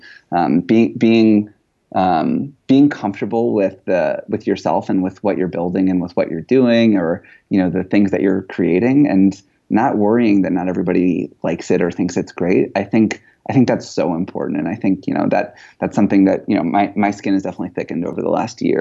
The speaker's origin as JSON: {"language": "English", "town": "St. Louis", "region": "Missouri", "country": "United States", "tie": "born or raised there", "said": "So I grew up in St. Louis, and I grew up in like a suburb of St. Louis."}